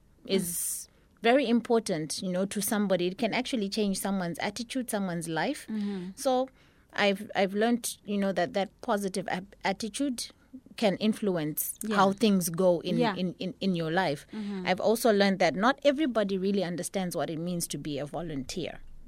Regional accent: Zimbabwe; Actually, a friend of mine back in my home country.

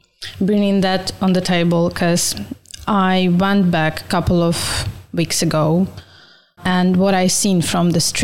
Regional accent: Donetsk Oblast, Ukraine; I am from Donetsk region, and for me, war started in 2014. And in 2015, I was waking up by the bombings in my city

